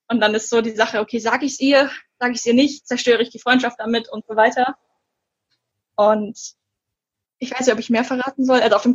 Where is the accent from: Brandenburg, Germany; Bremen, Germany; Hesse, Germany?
Hesse, Germany; Gernsheim; weil von einer Gernsheimer Autorin, also der Ort wird vielen nicht sagen, aber da komme ich her